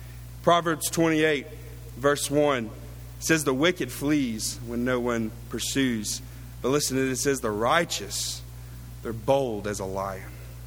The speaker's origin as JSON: {"language": "English", "town": "Columbia", "region": "South Carolina", "country": "United States", "tie": "born or raised there", "said": "I got to preach at one of the local congregations in my hometown in Columbia, South Carolina."}